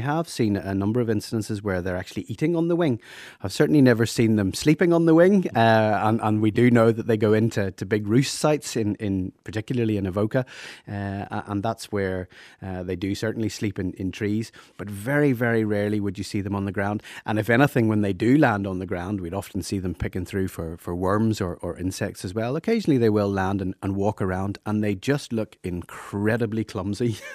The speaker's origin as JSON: {"language": "English", "country": "South Africa", "tie": "born or raised there", "also_born_or_lived": "Rhodesia (Zimbabwe)", "said": "I grew up in South Africa, born in Rhodesia as it was then, and then to South Africa"}